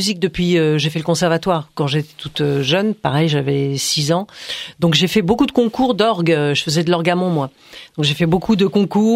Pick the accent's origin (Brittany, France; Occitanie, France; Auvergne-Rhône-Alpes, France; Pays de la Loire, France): Pays de la Loire, France; Saumur; born there; je suis née à Saumur, au théâtre de Saumur.